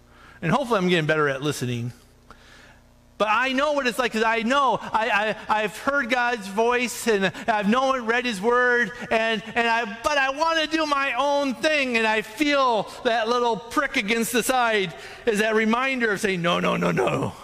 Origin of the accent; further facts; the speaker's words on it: United States; I'm an American. I have a right.